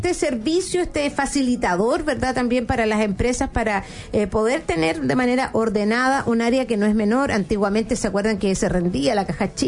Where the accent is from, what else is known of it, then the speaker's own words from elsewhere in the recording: Chile; porque igual somos chilenos y hay que ordenar la parcela